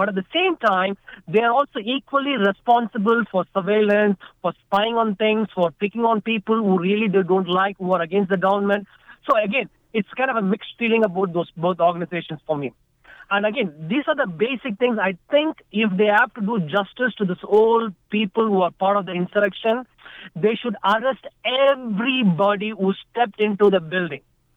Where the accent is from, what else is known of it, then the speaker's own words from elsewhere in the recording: India; I'm from India